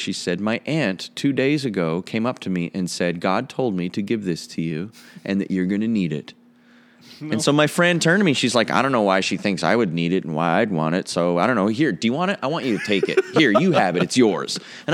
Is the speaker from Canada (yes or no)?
yes; Winnipeg, Manitoba, Canada; also born or lived in Stonewall, Canada; Sure. Well, it's great being here from Manitoba. That's where I live and call home. And I grew up in Winnipeg.